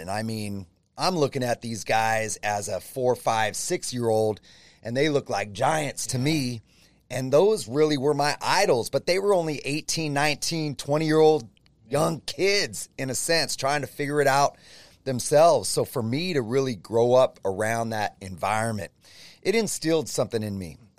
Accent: Gilroy, California, United States; My grandfather, my mom's dad, used to be the high school football coach in my hometown of Gilroy at Gilroy High School.

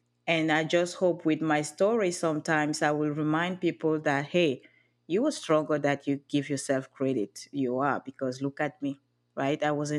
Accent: Cameroon; now in Los Angeles, United States; But yes, I'm originally from Cameroon. So how was my life before? Well, growing up in Cameroon was interesting.

